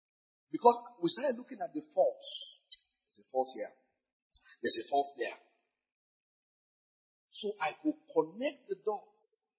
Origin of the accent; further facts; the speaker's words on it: Kenya; I said, I'm a Kenyan man.